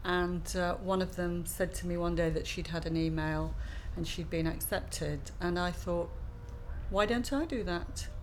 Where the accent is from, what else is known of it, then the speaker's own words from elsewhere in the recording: Bradford, Yorkshire and the Humber, United Kingdom; I'm 63 years old, and I'm from Bradford in West Yorkshire.